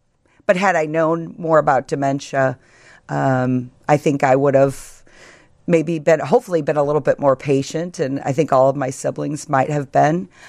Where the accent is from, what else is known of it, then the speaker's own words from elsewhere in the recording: Munster, Indiana, United States; That is the address of the house we grew up in Munster, Indiana.